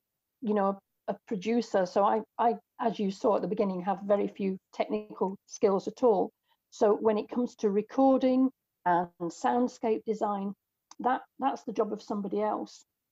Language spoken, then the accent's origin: English; England, United Kingdom; now in Scotland; I live in Scotland. You can tell from my voice probably that I'm English. I live in Scotland